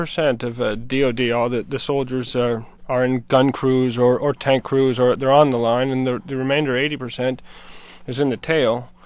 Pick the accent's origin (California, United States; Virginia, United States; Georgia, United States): Virginia, United States; McLean; I grew up around here in McLean, Virginia. It's a pretty nice neighborhood